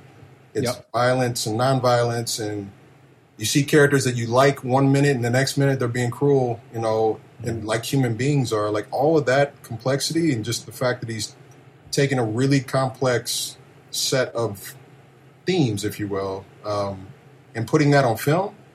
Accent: Kansas City, Missouri, United States; I grew up in Kansas City, in the middle of the country.

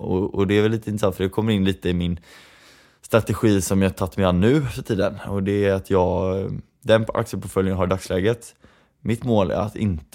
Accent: Kungsbacka, Halland County, Sweden; egentligen kommer jag från Kungsbacka från början, men jag har flyttat en hel del lite fram och tillbaka. Så jag brukar säga Västra Götaland-regionen generellt sett.

